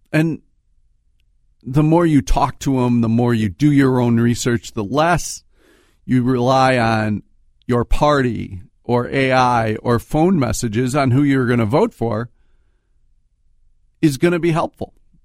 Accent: Minnesota, United States; I tell them I'm from Minnesota, and they want to talk about how we dealt with this.

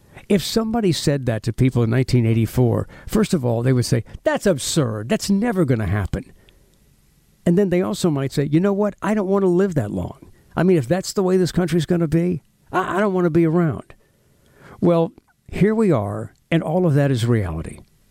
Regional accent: United States; And I just think that we as the American people should do a better job calling out the liars.

